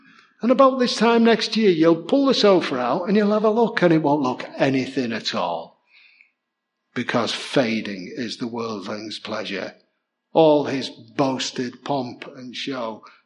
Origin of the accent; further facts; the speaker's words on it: Liverpool, North West England, United Kingdom; born there; My passport says that I was born in Liverpool.